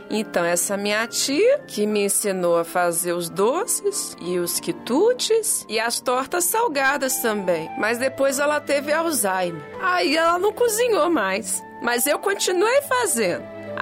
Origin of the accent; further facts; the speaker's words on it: Jaboticatuba, São Paulo, Brazil; born there; Eu nasci em Jaboticatuba, isso é interior de São Paulo, e eu morei até os 5 anos com os meus pais.